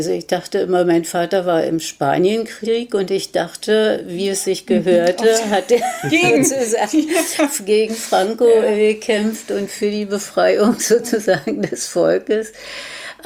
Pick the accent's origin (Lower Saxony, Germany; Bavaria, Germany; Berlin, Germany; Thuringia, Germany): Berlin, Germany; Ich bin im Prenzlauer Berg aufgewachsen, habe da bis, im Grunde genommen bis 1986 im Prenzlauer Berg auch gewohnt und gelebt.